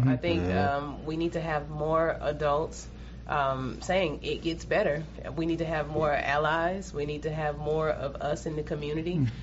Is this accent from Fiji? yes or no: no; Mississippi, United States; Once again, growing up in Mississippi, we were carried to church.